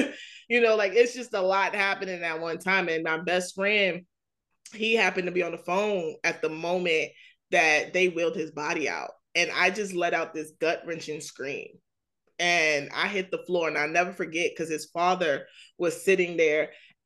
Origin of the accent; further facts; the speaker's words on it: New York, United States; I'm kind of like, I'm from New York. So it's like, you know, you disrespect me, we have a problem.